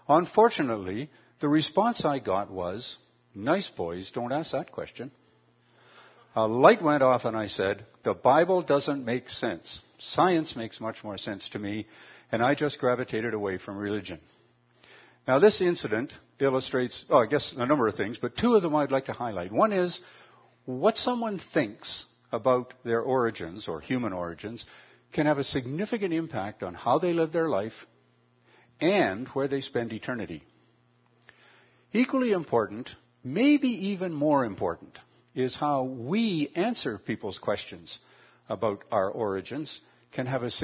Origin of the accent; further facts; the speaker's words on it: Ontario, Canada; also born or lived in Alberta; since I'm from Ontario, I used to live in Alberta, though, however, so don't be hard on me. I lived in Alberta from 1993 to 2010 and then moved back there to be close to my grandchildren. I'd say that I live just a little way from Toronto